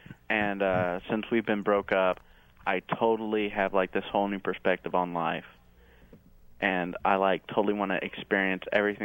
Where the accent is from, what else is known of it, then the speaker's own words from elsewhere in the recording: Van Nuys, California, United States; born there; Well, I was born in Van Nuys.